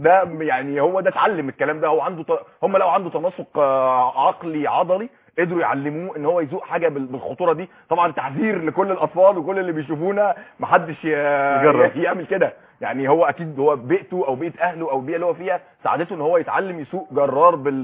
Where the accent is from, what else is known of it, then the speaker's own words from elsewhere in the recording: Egypt; احنا عندنا في مصر